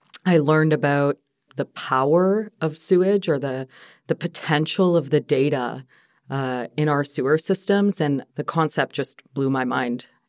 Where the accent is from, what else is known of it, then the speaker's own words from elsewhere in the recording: Canada; now in United States; I finished my graduate studies in architecture in Canada at McGill University. I'm Canadian originally. And I moved to the Boston area to start a fellowship